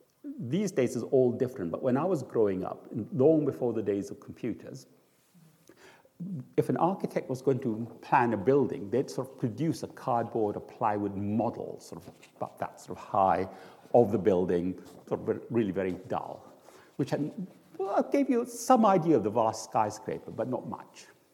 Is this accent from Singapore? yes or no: yes; Singapore; For me as a Singaporean loving food, having lots of food is a really big deal.